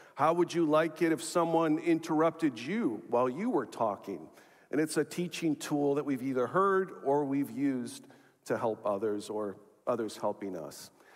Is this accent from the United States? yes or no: no; Chile; As to where I'm from, I'm not too sure about that. I was born and raised in Chile to an American father and a Canadian mother.